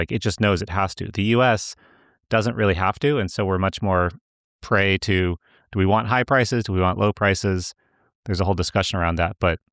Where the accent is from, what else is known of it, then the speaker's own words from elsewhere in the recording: United States; I'll just say one interesting thing as an American with what's happening.